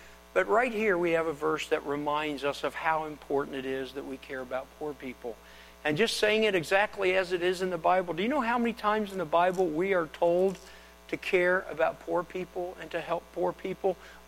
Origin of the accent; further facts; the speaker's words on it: Dayton, Ohio, United States; in the church that I grew up with in Dayton, Ohio.